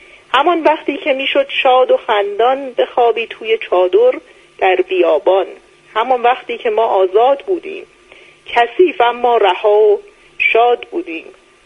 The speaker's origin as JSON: {"language": "Persian", "town": "Shahroud", "region": "Semnan", "country": "Iran", "said": "من اصالتاً اهل شاهرود هستم."}